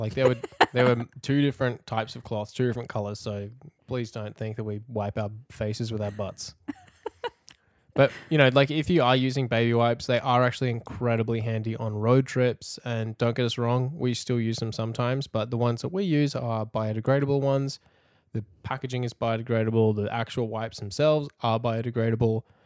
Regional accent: Australia; moved away; the small town that I grew up in back in Australia

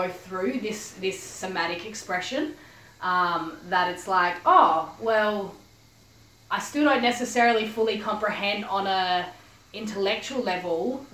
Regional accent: Adelaide, South Australia, Australia; now in Gold Coast, Australia; I've just moved up to the Gold Coast recently. So a lot of my friends from my hometown, Adelaide, I guess, following the journey via social media.

